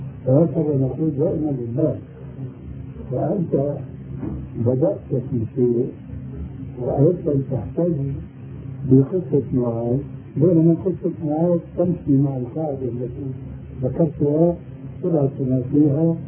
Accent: Syria; وكلها لا تجوز عندنا في سوريا يقولون توكلنا على الله عليك

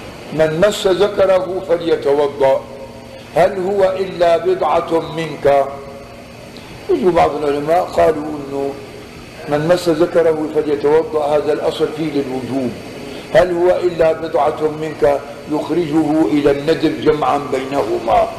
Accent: Syria; عندنا في الشام

